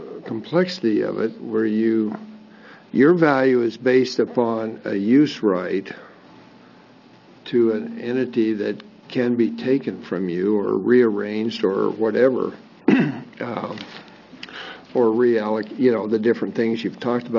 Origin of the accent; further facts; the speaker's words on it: Oregon, United States; I'm from Eastern Oregon in Umatilla County, and our irrigated land is worth $2,000, $3,000, $5,000 an acre.